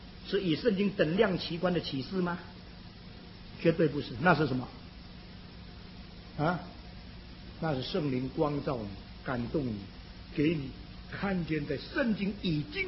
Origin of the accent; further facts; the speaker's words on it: China; 我们中国人已经很习惯了